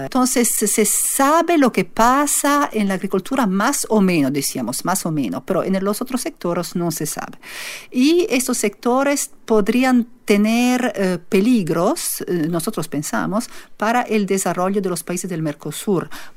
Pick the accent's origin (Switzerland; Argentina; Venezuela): Switzerland; Spanish is a second language; en Suiza, por ejemplo, que en mi país, en Suiza las industrias más fuertes